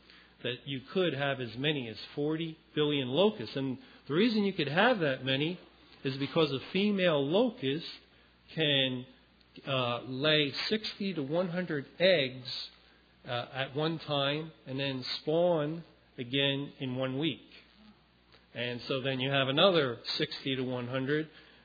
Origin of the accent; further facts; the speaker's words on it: Philadelphia, Pennsylvania, United States; I grew up in Philadelphia. What do I know about plagues of locusts?